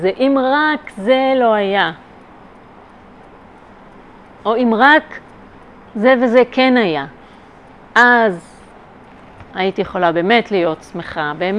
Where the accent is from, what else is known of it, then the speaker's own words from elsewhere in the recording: Kabri, Northern District, Israel; אני נולדתי וגדלתי לא רחוק מפה, בקיבוץ קברי, אז בשבילי זה לחזור לאזור הבית, הגליל המערבי.